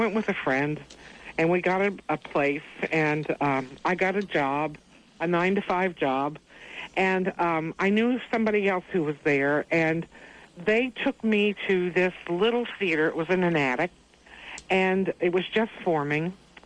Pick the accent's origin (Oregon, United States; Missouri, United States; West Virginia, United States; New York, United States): West Virginia, United States; You know, I'm from West Virginia.